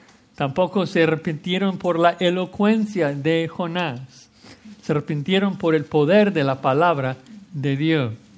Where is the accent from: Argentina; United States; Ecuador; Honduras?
United States; Spanish is a second language; Entonces, como buen gringo, saco mi celular y cuento 8 días y lo agendé para el siguiente lunes.